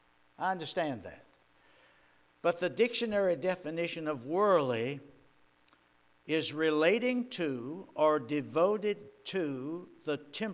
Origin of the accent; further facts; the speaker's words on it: Richmond, Virginia, United States; I was born and raised in Richmond, up in the West End, but grew up on Church Hill.